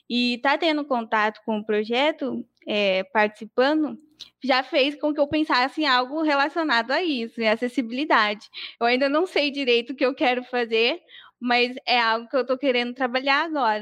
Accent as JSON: {"language": "Portuguese", "region": "São Paulo", "country": "Brazil", "lives_now": "Pindamonhangaba, Brazil", "said": "Eu sou paulista, eu sou de São Paulo, eu moro em Pindamonhangaba."}